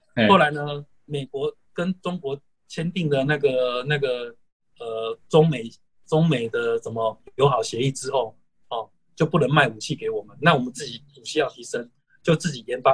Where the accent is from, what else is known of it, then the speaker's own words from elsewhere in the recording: Taiwan; 因为我们台湾人还是相对比较保守，比较保守，在投资方面